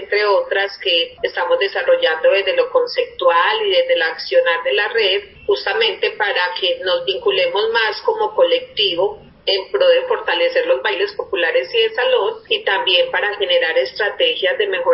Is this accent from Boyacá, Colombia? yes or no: no; Medellín, Antioquia, Colombia; Pero a nivel general todos somos, digamos, que de Medellín y Antioquia.